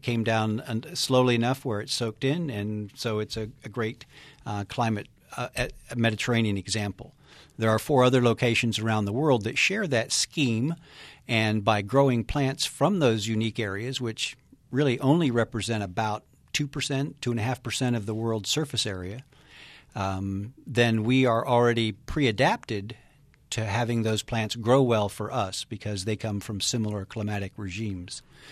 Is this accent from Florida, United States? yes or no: yes; Florida, United States; I grew up in Florida where there's 55 inches of rain a year.